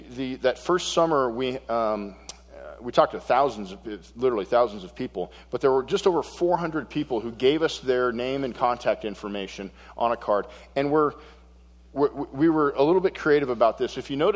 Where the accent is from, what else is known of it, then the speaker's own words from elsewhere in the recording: Boulder, Colorado, United States; I was raised in Boulder Public School, so I'm not even totally sure I know what a participle is